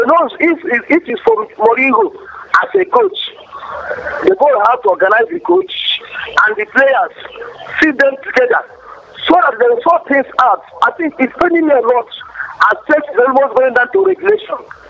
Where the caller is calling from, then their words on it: Lagos, Nigeria; I'm coming from Lagos Island.